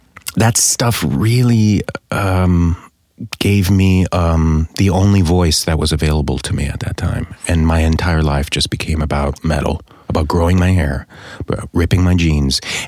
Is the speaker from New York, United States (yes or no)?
yes; Queens, New York, United States; I did. Elmhurst, Queens. I was born in Flushing Hospital.